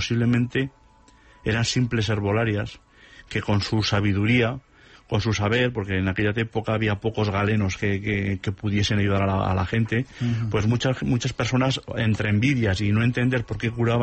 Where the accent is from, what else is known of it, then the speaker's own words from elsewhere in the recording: Aragon, Spain; soy aragonés